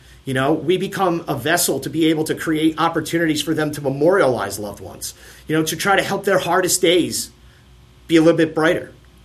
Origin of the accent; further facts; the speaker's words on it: Charlottesville, Virginia, United States; we're from Charlottesville, Virginia, and that's where the NCAA championships is going on this year, right?